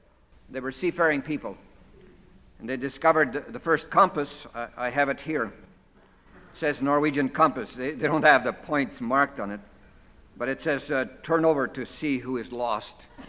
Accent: Stanwood, Washington, United States; when I was growing up in Stanwood, or in Snooze Hill

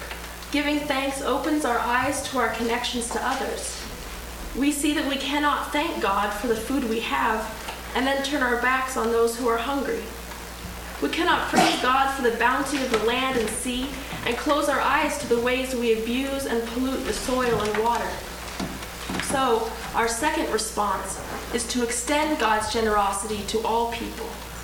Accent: Spokane, Washington, United States; I'm from Spokane, Washington.

